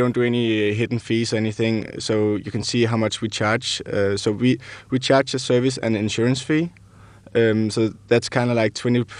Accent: Copenhagen, Capital Region of Denmark, Denmark; now in Newcastle, United Kingdom; we're from Copenhagen, Denmark, so it's, of course, new for us to be here in the Northeast England

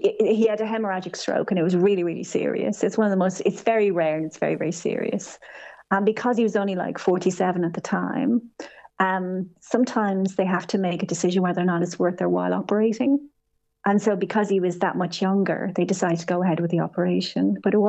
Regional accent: Dublin, Leinster, Ireland; now in London, United Kingdom; I grew up in Terenure in Dublin, yeah. And then I left, I went to the States for a bit and then I moved to London. And that's where I've been here for about maybe 20, 30 years now.

